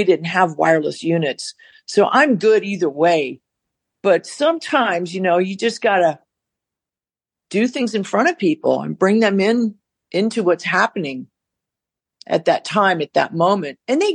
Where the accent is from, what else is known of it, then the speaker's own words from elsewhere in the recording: California, United States; I grew up on the Sunset Strip pretty much.